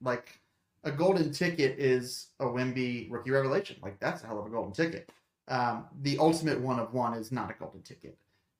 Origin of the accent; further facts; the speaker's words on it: Mississippi, United States; also born or lived in Alabama / Nashville; now in Charlotte, United States; Yeah, so I'm like from Alabama, grew up in Mississippi, lived in Nashville forever, moved to Charlotte 3 years ago or so.